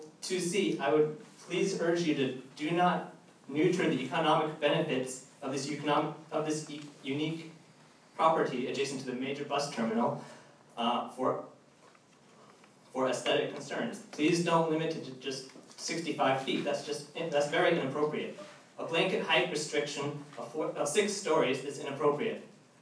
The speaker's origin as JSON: {"language": "English", "town": "San Francisco", "region": "California", "country": "United States", "said": "from Ingleside."}